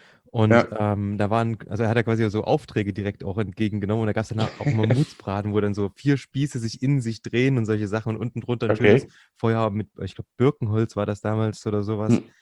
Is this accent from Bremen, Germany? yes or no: no; Thuringia, Germany; als ich klein war, war es wirklich so kurz nach der Wiedervereinigung, bei uns in Thüringen haben wir uns tatsächlich, weiß nicht, Mitte der 90er, immer getroffen